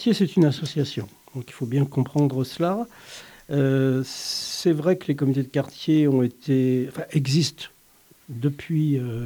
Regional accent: West France, France; now in Montpellier, France; Moi, je suis originaire de l'Ouest, mais après, j'ai travaillé un peu en Normandie, en Bretagne, dans les Antilles françaises, etc., à La Réunion.

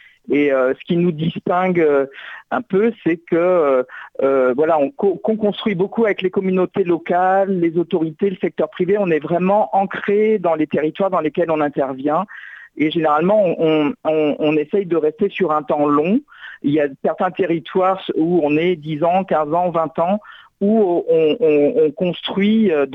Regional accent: France; also born or lived in Burkina Faso; je suis franco-burkinabé. En fait, je suis française d'origine et j'ai vécu une grande partie de ma vie au Burkina Faso.

